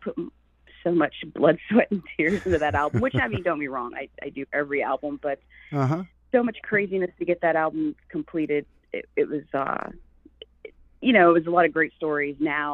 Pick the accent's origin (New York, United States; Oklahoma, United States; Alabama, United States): Oklahoma, United States; Okemah; moved away as an adult; now in California, United States; I grew up in Okemah, Oklahoma. Born and raised there. In fact, that was, you know, where I lived up until I moved to California.